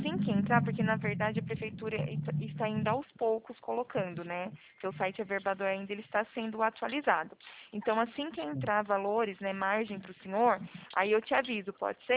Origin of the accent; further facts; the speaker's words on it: São Paulo, Brazil; Sou daqui do interior de São Paulo.